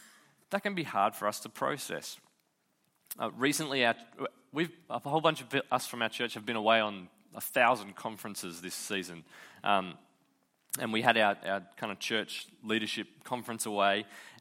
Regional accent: North Gosford, New South Wales, Australia; North Gosford, that's where I grew up. Let's rag on my hometown. So just a nothing town

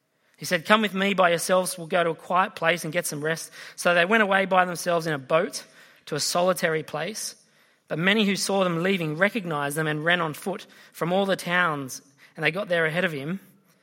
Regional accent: Sydney, New South Wales, Australia; I grew up in Sydney, in the city, in the inner city of Sydney.

